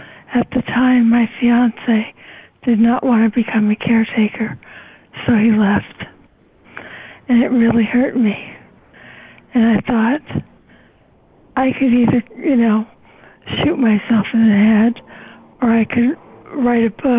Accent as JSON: {"language": "English", "town": "Beverly Hills", "region": "California", "country": "United States", "said": "Beverly Hills, California."}